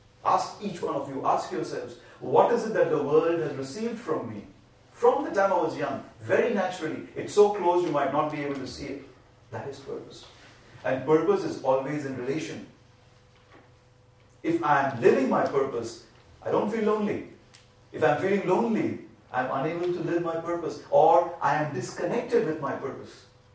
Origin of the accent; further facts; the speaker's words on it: India; I grew up in India. I was taught in India.